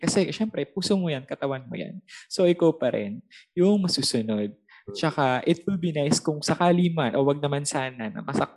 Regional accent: Central Luzon, Philippines; I'm from Bulacan.

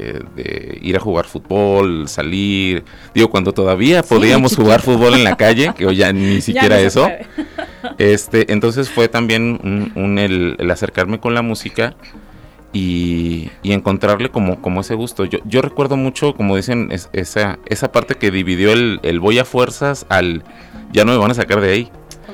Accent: Ocotlán, Jalisco, Mexico; Es correcto, todos somos de Ocotlán, Jalisco.

